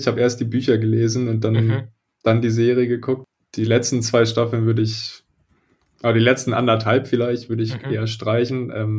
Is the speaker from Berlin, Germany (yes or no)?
yes; Berlin, Germany; Also ich komme ja aus Berlin und dem Raum da.